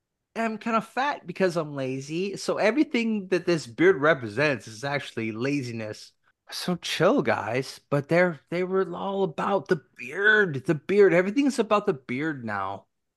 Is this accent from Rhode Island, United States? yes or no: no; Portland, Oregon, United States; I'm so out of touch with stuff, and I'm from Portland, right?